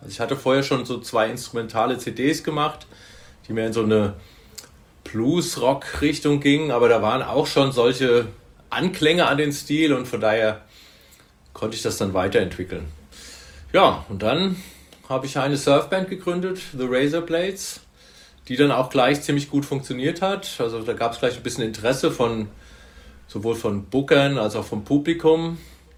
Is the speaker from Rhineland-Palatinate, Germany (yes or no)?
yes; Bingen, Rhineland-Palatinate, Germany; now in Wiesbaden, Germany; 1970 geboren. Aufgewachsen in der Nähe von Bingen und wohne seit 2000, glaube ich, in Wiesbaden